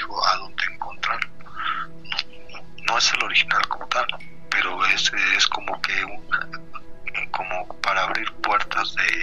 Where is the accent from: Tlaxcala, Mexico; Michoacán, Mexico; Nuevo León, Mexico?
Tlaxcala, Mexico; nosotros somos de Tlaxcala.